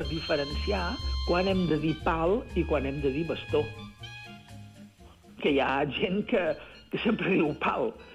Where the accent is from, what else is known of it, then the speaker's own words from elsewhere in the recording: Catalonia, Spain; tant Dolors Requena com jo mateix, som del Principat